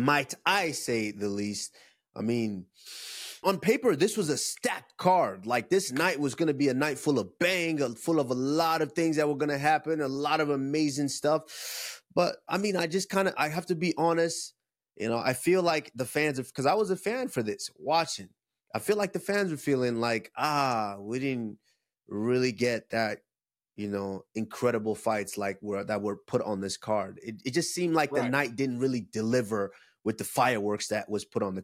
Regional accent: Nigeria

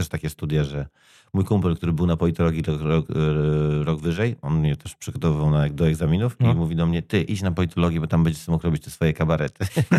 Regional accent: Gdańsk, Pomeranian Voivodeship, Poland; ja się wychowywałem na Ogarnej, to jest ulica obok Długiego Targu, Długiej w Gdańsku

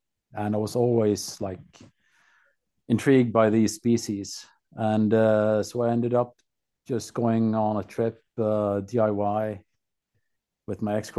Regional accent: Norway; English is a second language; I grew up in Norway, small town, started fishing when I was like 3.

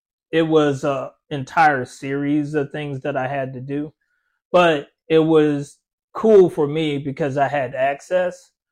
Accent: Austin, Texas, United States; And mind you, we came from Austin.

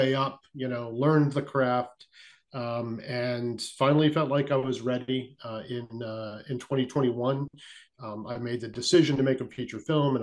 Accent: San Antonio, Texas, United States; The first premiere was in San Antonio, which is my hometown.

